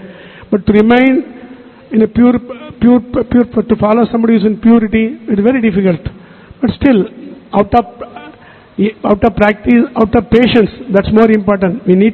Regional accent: South India, India; I am from South India. I put dhoti like a typical South Indian, like lungi, people call it lungi.

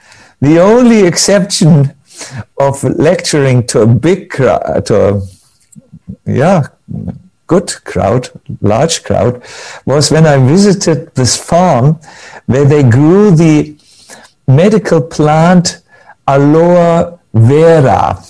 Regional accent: Fehmarn, Schleswig-Holstein, Germany; also born or lived in Hamburg; I come from an island also. I was born in Hamburg, but I grew up for the first part of my life on this beautiful ocean-girded island called Fehmarn.

